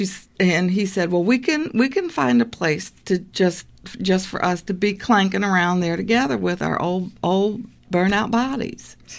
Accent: Michigan, United States; I remember growing up in Michigan. My mother always had a garden.

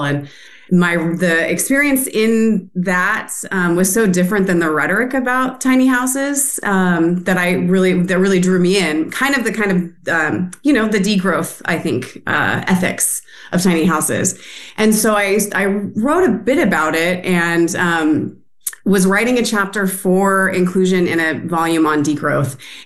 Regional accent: Eugene, Oregon, United States; So I was born and raised on Kalapuya Ilihi, which is currently called Eugene, Oregon, and really grew up just steeped in, environmental activists.

